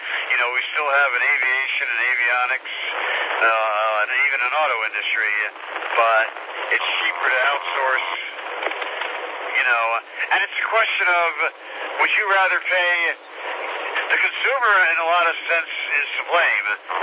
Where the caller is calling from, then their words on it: Malden, United States; I'm in Malden. Intersection of, what is it, Main Street and Butler Road.